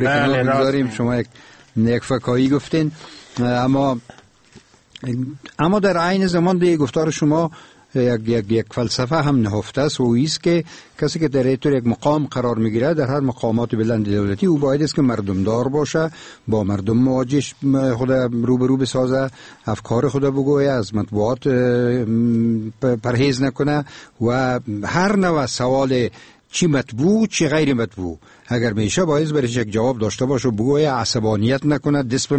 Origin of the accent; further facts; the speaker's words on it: Afghanistan; کل ما افغان هستیم